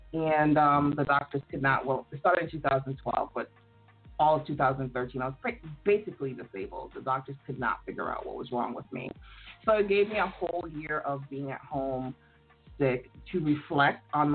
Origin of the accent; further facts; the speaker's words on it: St. Croix, U.S. Virgin Islands; I'm from the U.S. Virgin Islands, St. Croix, to be specific.